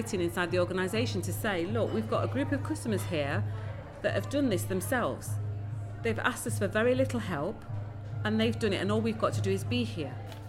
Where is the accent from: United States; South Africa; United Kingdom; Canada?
United Kingdom; Nottingham, East Midlands; born there; Yeah, so I was born in Nottingham.